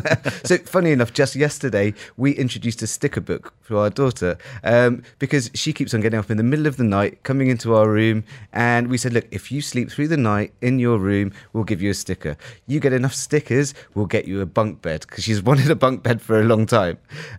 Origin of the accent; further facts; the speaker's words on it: England, United Kingdom; We had yesterday England, my home country, beating Australia 40-16.